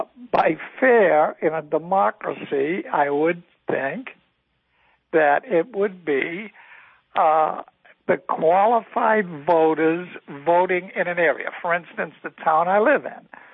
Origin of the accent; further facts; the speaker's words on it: Boston, Massachusetts, United States; now in Rochester, United States; I grew up in Boston under the Curly machine.